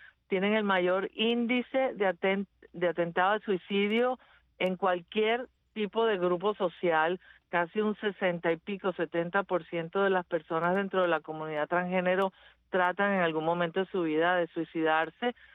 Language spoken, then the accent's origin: Spanish; Venezuela; Bueno, mi experiencia creciendo en Venezuela fue que prácticamente yo sabía que no debía salir del closet.